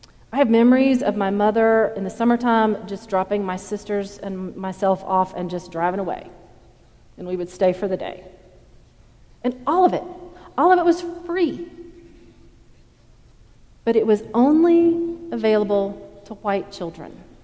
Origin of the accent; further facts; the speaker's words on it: the South, United States; I grew up in the South in a community whose economy for years was based on the textile industry and locally run cotton mills.